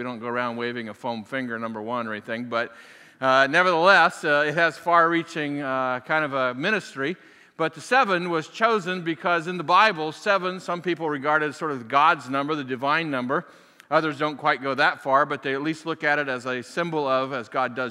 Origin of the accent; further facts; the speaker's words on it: Michigan, United States; I'm from Michigan, and you know, you can travel from anywhere as long as there's an airport nearby